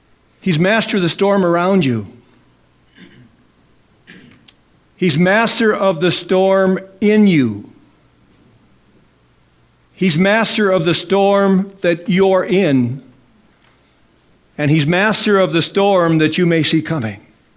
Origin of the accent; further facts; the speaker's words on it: International Falls, Minnesota, United States; I remember being in International Falls years ago, my hometown.